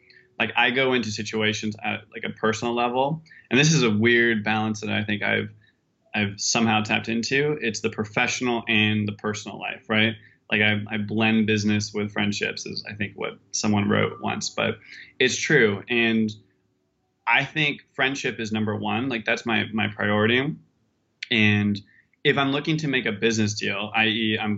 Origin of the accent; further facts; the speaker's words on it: California, United States; I grew up in Sonoma County, and Sonoma County is this great area. It's about an hour and a half north of San Francisco, and it's a food county.